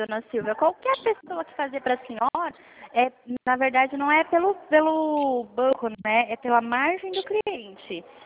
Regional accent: Dourados, Mato Grosso do Sul, Brazil; Sou de Dourados, Mato Grosso do Sul.

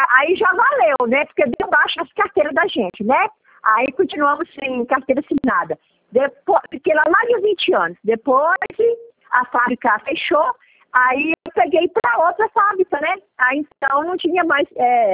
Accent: Minas Gerais, Brazil; porque eu sou de Minas

